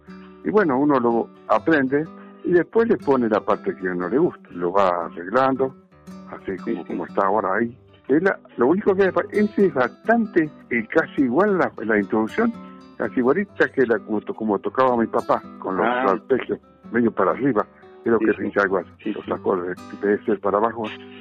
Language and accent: Spanish; Ameguino, Buenos Aires Province, Argentina; Yo soy de Ameguino, estoy en el oeste.